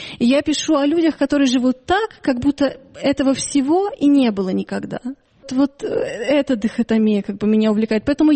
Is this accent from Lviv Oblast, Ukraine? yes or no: yes; Lviv, Lviv Oblast, Ukraine; Я говорю, из Львова.